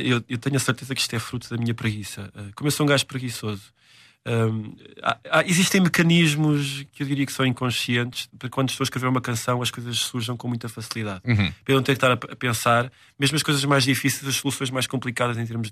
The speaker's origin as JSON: {"language": "Portuguese", "region": "Beira", "country": "Portugal", "said": "Nós somos beirões, e então aquela comida que é pesada"}